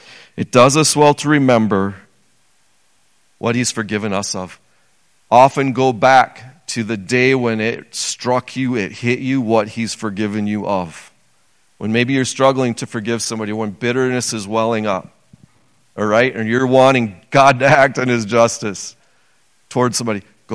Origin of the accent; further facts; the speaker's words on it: Minnesota, United States; now in Becker, United States; I grew up in Minnesota. I didn't even know of Becker. And here we are.